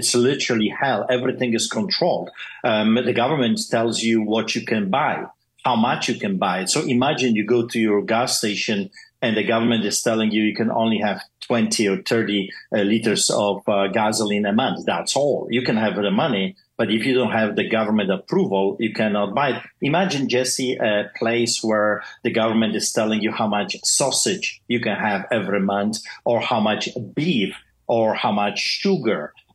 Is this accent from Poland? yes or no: yes; Poland; English is a second language; I was born behind the Iron Curtain. That's amazing. In a city that had a concentration camp. And also we as kids, we were playing in the bunkers of the SS. So Poland is a very unique